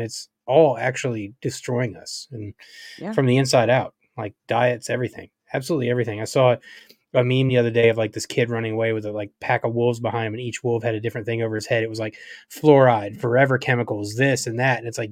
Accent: the South, United States; dude, I'm born and raised in the South.

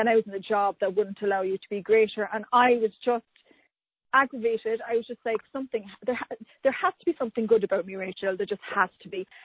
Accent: Ireland; growing up in Ireland in the 80s, we actually never even knew wealth.

